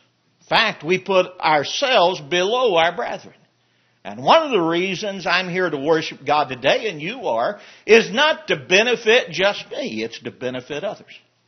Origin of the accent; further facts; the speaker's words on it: Pampa, Texas, United States; I grew up in Pampa, Texas, and my mom and dad were going to a sound congregation there.